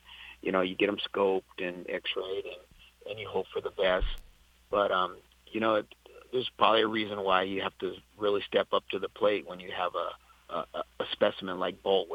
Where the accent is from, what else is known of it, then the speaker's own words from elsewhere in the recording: San Diego, California, United States; And, you know, I'm born and raised in San Diego, so they used to run on Saturday and Sunday.